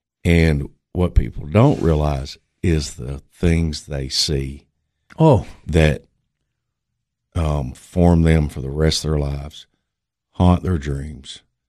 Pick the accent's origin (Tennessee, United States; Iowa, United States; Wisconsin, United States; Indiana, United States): Tennessee, United States; Sparta; also born or lived in South Carolina / Crossville; We were there for a few years, and then – what I would call my formative years, I grew up in Sparta.